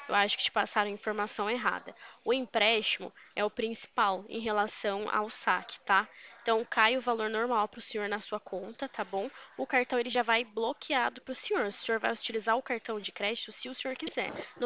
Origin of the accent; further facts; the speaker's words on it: Limeira, São Paulo, Brazil; Eu sou aqui de Limeira, São Paulo